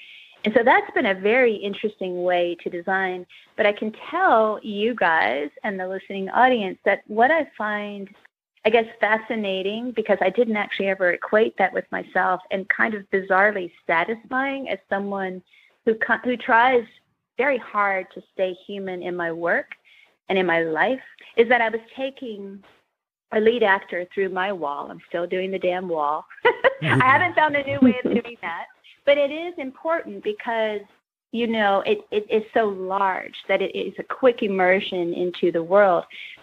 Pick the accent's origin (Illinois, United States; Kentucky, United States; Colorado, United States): Kentucky, United States; reminded me so much of growing up in Kentucky and seeing parts of Indiana across the bridge and a kind of drowned world of places that flood.